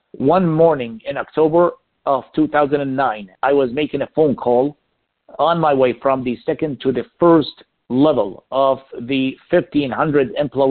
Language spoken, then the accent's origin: English; Iraq; I said, "Sir, I'm from Iraq."